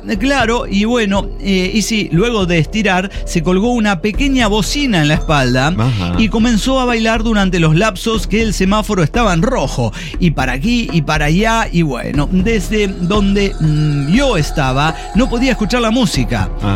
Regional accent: Mexico; es que soy mexicana

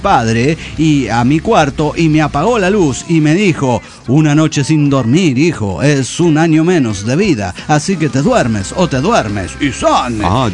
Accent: Tarija, Bolivia; de Tarija, Bolivia.

